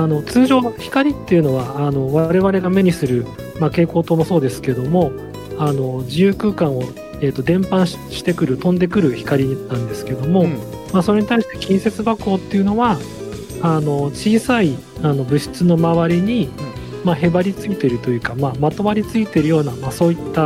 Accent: Nagaoka, Niigata, Japan; also born or lived in Nara; 生まれは奈良県なんですけど、ちっちゃいと幼稚園まで奈良にいて、その後長岡の義歌台ができるっていうので、長岡に引っ越して高校まで長岡にいました。でその後は大学は東京の方だったので。

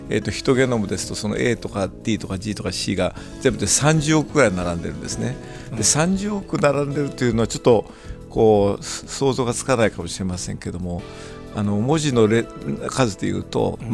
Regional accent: Aichi, Japan; also born or lived in Nagoya; 名古屋で生まれて、それで愛知県の知多半島の方に戦中ですから疎開をしていて、

